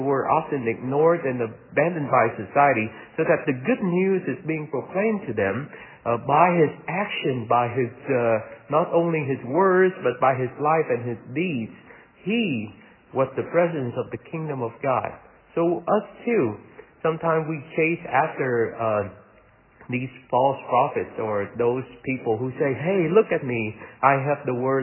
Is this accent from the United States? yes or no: no; Vietnam; When I was growing up in Vietnam